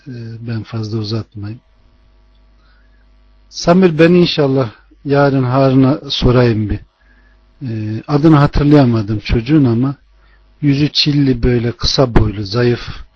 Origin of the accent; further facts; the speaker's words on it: Konya, Turkey; Ha, o da ben Konyalıyım.